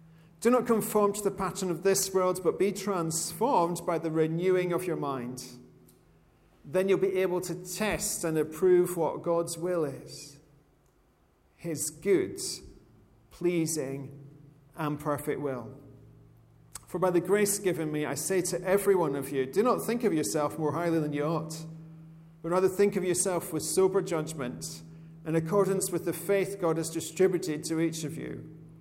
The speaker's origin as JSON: {"language": "English", "region": "Scotland", "country": "United Kingdom", "said": "Just obviously, being Scottish and being from the part of Scotland I'm from, there's some links there with Andy Murray"}